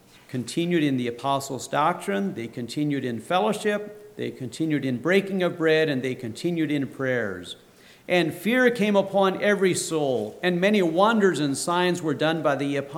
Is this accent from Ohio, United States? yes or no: yes; Ohio, United States; I grew up in Ohio. Yost Miller was the bishop where I grew up.